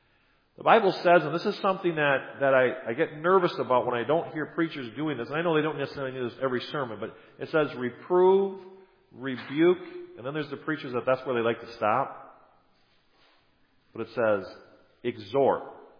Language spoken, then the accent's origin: English; Wisconsin, United States; we're from Wisconsin. We're the land of the frozen chosen.